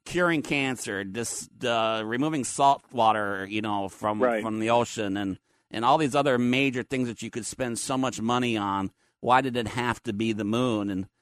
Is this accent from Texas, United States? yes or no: no; Minnesota, United States; growing up in Minnesota and visiting … down in the southern Fairmont, Minnesota, in the farm